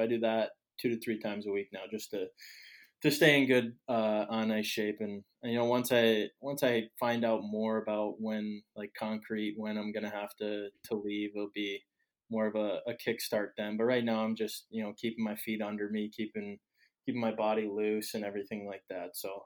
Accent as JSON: {"language": "English", "region": "New Jersey", "country": "United States", "tie": "born or raised there", "said": "I grew up in New Jersey. Growing up in New Jersey, I was never a top name or anything like that."}